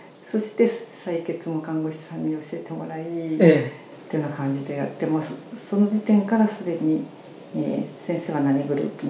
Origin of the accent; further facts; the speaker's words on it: Shimane, Japan; 私は島根県の出身なんです。